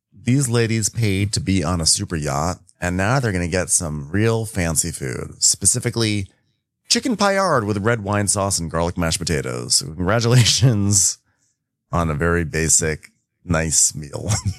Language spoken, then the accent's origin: English; Port Chester, New York, United States; Please let me talk about growing up in Port Chester, New York.